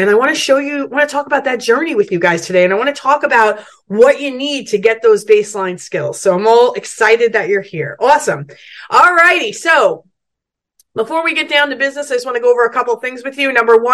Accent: New York, United States; I am from New York, but today I am coming to you from Florida. We spend every year this time of year in Florida.

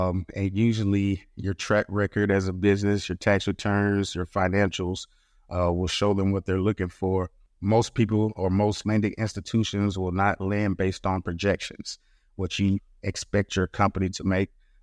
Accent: Hawaii, United States; born there; I was born in Hawaii, military brat.

